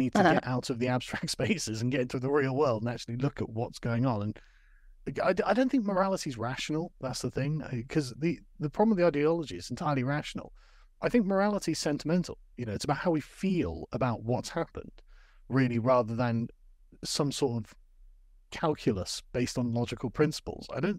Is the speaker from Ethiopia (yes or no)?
no; England, United Kingdom; Because I'm an Englishman.